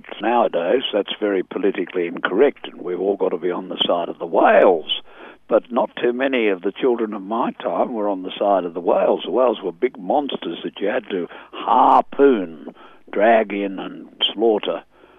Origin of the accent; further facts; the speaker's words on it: United Kingdom; But being British, it's hard to explain it now to young Australians, but we felt we were part of a big world family of English-speaking countries